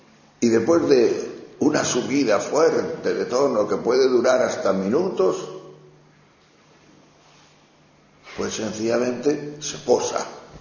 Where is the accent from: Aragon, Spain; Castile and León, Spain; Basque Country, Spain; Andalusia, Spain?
Castile and León, Spain; León; Pero yo soy de León. Y en León no he visto a nadie jamás la fonética de las lenguas.